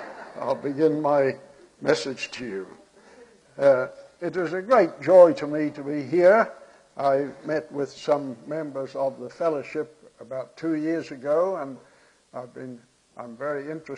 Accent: New Zealand; they were very thin on the ground in New Zealand, my home country.

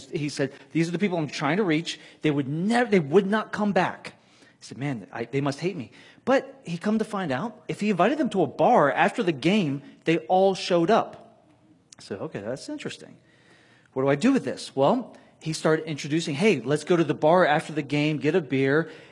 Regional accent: Tampa, Florida, United States; I come from Tampa, Florida, the land of Cuban sandwiches and the Tampa Bay Buccaneers

